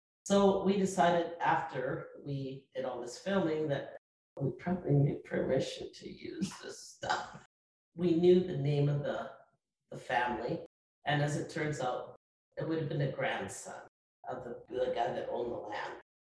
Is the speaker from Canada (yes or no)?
yes; Canada; Interestingly enough, because we're Canadian, right?